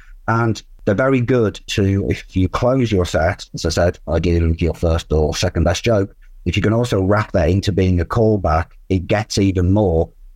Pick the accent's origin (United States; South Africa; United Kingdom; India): United Kingdom; England; You know, I'm an Englishman, I'm not overly familiar with your American sports team.